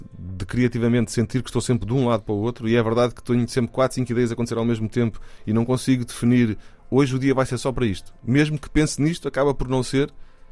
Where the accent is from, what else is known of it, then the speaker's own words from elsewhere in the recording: Queluz, Lisbon, Portugal; porque eu nasci em Lisboa, mas depois fui viver para Queluz, uhum. E fazia muito caminho de comboio de Lisboa, porque já estava na escola cá em Lisboa